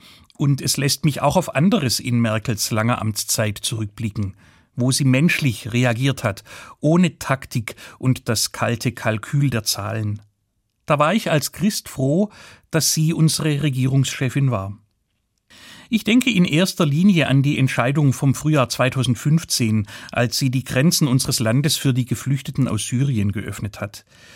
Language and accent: German; Germany; ich bin als Deutscher stolz, dass sie dabei so konsequent gewesen ist